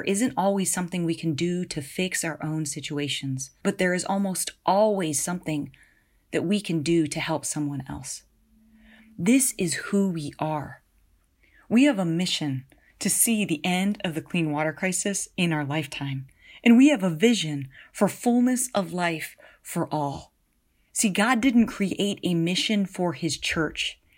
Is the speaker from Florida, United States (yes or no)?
no; California, United States; Projections were showing that 46% of California, my home state, could get COVID-19